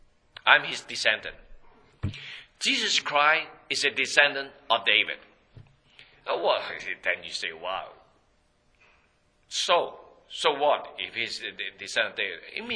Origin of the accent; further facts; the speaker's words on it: Hong Kong; born there; I was born in Hong Kong long time ago. And I still carry the birth certificate in Hong Kong.